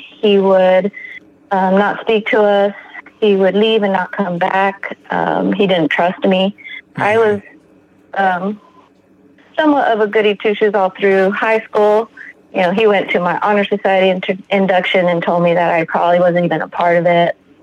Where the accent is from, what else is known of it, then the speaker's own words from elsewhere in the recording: New Mexico, United States; Originally from New Mexico.